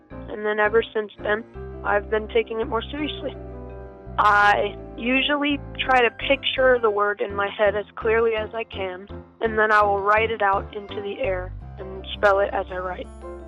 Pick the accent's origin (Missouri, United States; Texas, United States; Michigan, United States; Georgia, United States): Georgia, United States; Canton; I'm from Canton, Georgia. I'm in 8th grade at Freedom Middle School.